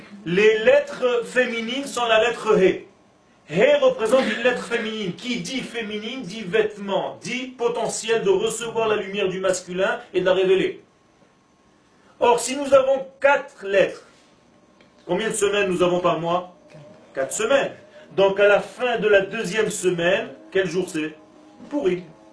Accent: Israel; born there; first language Hebrew; French is a second language; Je sais que mon français est très sale. Et très pauvre, et malade. Je suis né en Israël et ma langue natale c'est l'hébreu.

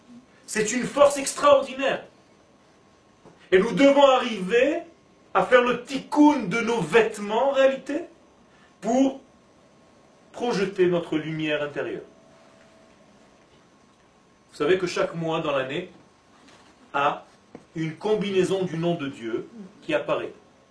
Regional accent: Israel; born there; first language Hebrew; French is a second language; Je sais que mon français est très sale. Et très pauvre, et malade. Je suis né en Israël et ma langue natale c'est l'hébreu.

